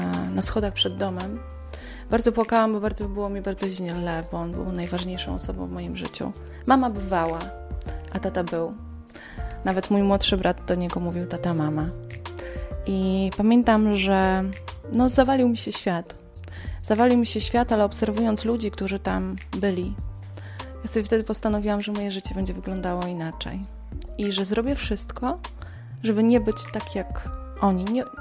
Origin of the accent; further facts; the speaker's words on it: Podlaskie Voivodeship, Poland; Generalnie przez to, że pochodzę z rodziny wielodzietnej, z małego miasteczka na Podlasiu, w wieku 11 lat zmarł mój tata.